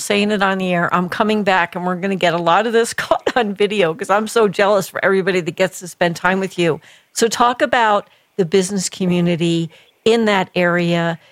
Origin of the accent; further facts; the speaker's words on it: New Jersey, United States; I mean, I grew up in Jersey. I know all about the South Bronx.